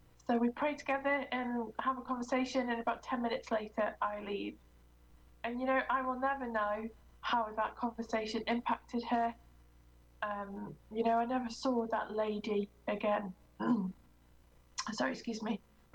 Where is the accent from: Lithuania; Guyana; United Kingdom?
United Kingdom; But being very British, I did the only reasonable option and ignored that request